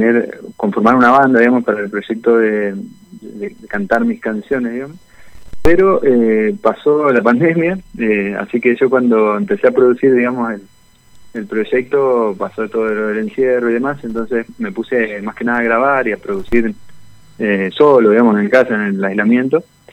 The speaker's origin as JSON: {"language": "Spanish", "town": "Zárate", "region": "Buenos Aires Province", "country": "Argentina", "tie": "born or raised there", "lives_now": "Mendoza, Argentina", "said": "Sí, soy de Zárate. Nací en Capital Federal, pero bueno, estuve tan poco tiempo que yo me considero zarateño, obviamente, porque me crié ahí. Llego a Mendoza por una cuestión de cambio familiar, digamos, una decisión familiar y un poco también profesional."}